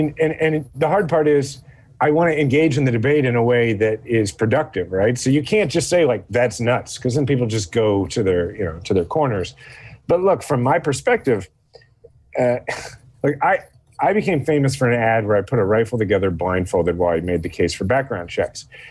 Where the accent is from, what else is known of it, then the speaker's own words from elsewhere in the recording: Kansas City, United States; I'm from Kansas City. I was in the military. I grew up, my dad was a cop.